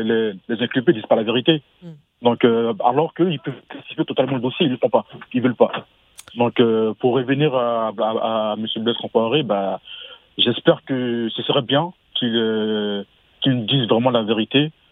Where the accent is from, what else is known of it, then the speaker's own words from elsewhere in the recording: Côte d’Ivoire; moi, je suis ivoirien.